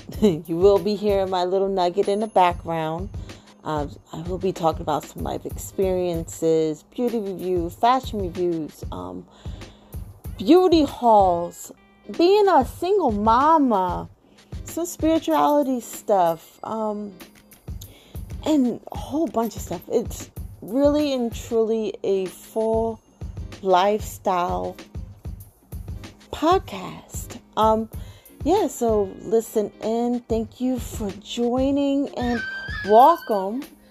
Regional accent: New Jersey, United States; I am from Jersey, the Jersey Shore to be specific.

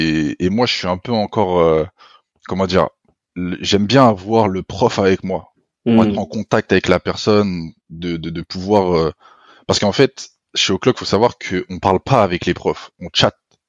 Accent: France; quand j'ai zéro papier je suis français hein.

